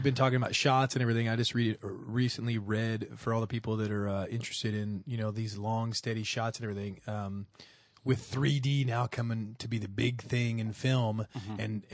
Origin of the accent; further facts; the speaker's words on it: Oklahoma, United States; And number two, I'm from Oklahoma.